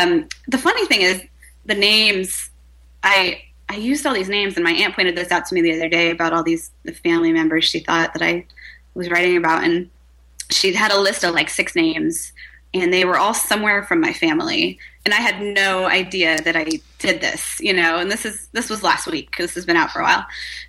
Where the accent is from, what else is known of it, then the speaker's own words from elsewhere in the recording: Lorain, Ohio, United States; I'm from Lorain, Ohio, pierogi land of the world.